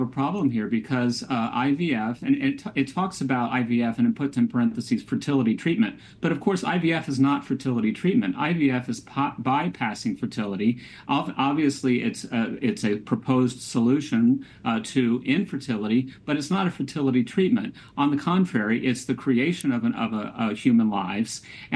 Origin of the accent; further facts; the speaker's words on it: Ohio, United States; including, unfortunately, my home state of Ohio, pass a legislation or a constitutional amendments that are very aggressively pro-abortion.